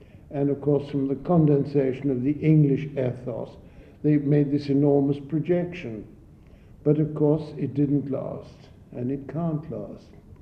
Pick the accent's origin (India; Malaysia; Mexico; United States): India; born there; I was born in India. I'm a colonial.